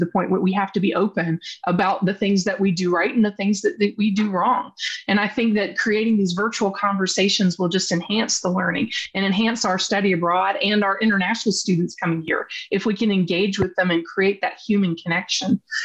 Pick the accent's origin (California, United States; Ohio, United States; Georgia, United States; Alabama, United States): Alabama, United States; You know, we're from Alabama. We have a history of that as an issue in our state.